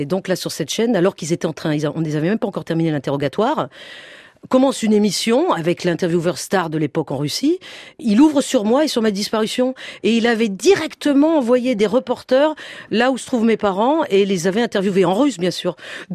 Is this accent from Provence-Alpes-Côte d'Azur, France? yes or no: no; Auvergne-Rhône-Alpes, France; je fais du ski depuis que j'ai 2 ans et demi, j'ai grandi dans Haute-Savoie